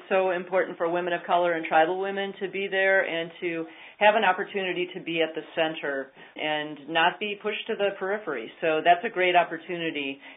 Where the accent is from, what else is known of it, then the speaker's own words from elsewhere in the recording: Vermont, United States; I'm from Vermont. This is where I do my work.